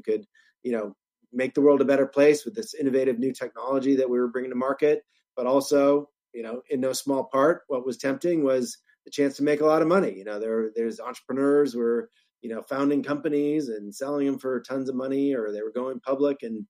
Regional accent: Wisconsin, United States; I'm from Wisconsin originally, as you mentioned in my bio

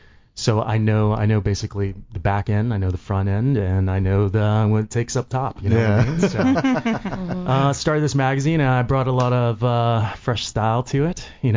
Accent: Texas, United States; born there; I was actually born in Texas.

